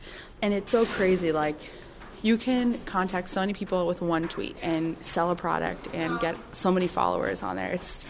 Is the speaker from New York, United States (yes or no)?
no; Leesburg, Virginia, United States